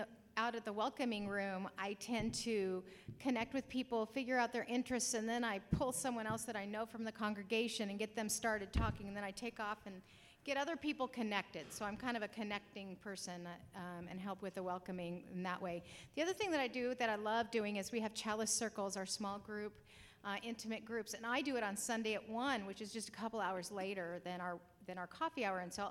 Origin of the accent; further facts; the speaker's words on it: Des Moines, Washington, United States; from Des Moines, Washington, the state